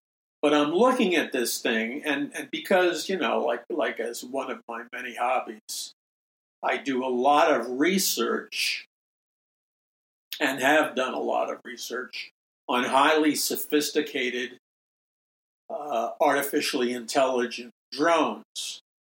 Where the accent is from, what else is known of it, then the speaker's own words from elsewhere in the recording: New York City, New York, United States; I mean, I grew up in New York City. The only thing there were stupid pigeons.